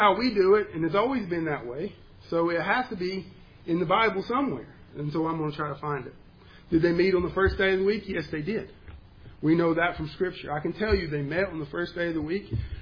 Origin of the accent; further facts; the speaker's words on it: Clay, West Virginia, United States; I told them I was from Clay, West Virginia.